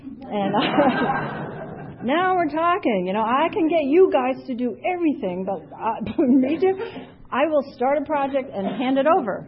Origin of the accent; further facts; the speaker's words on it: Long Island, New York, United States; also born or lived in Canada; Actually, I was born in Canada, raised in Long Island, New York, and I was in this house for 18 years. And my parents sold the house, and they moved to Florida.